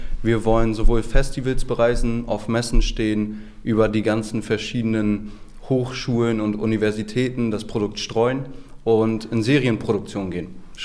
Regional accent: Hamburg, Germany; Medizin in Hamburg, in meiner Heimat zu studieren.

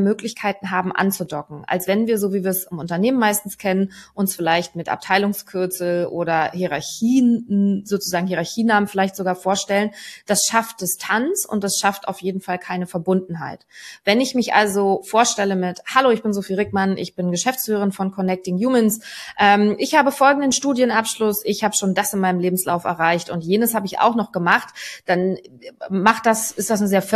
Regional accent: Berlin, Germany; now in Hamburg, Germany; Ich bin Berlinerin im Herzen und zugezogene Hamburgerin.

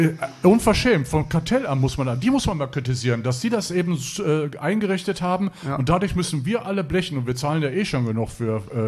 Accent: Gladbeck, North Rhine-Westphalia, Germany; ich war ja früher in Gladbeck, ich bin im Ruhrgebiet ja aufgewachsen auch, ja. In Gladbeck bin ich groß geworden.

